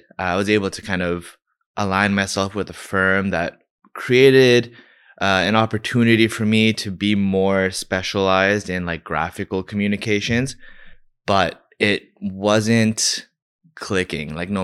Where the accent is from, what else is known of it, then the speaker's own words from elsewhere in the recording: Scarborough, Ontario, Canada; I'm from Scarborough.